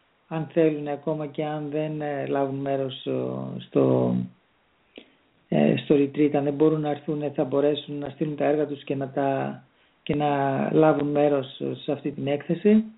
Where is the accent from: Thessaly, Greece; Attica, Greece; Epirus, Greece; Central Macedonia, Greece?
Central Macedonia, Greece; Thessaloniki; Θεσσαλονίκη μεριά. Θεσσαλονίκη μεριά, που είναι και ο τόπος μου.